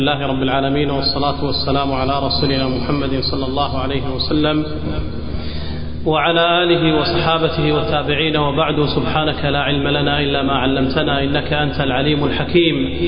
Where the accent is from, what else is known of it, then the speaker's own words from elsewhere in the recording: Kuwait; إحنا كويتيين شنو علاقتنا بفلسطين